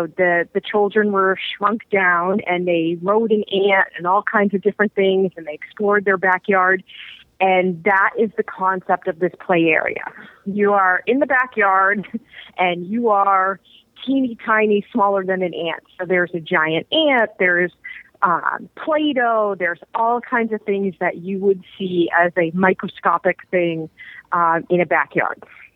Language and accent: English; Boston, Massachusetts, United States; Well, yeah, but to be fair, I'm from Boston, so.